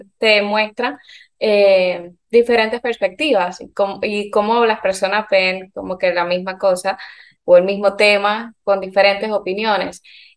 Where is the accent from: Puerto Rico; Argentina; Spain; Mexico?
Puerto Rico; Bayamón; moved away as an adult; now in United States; Bueno, yo nací en Bayamón, Puerto Rico. Allá está toda mi familia, ahí me crié, o sea, ahí está mi vida entera. Pero ya cuando estaba terminando la universidad, me surgió una oportunidad de una beca en NYU.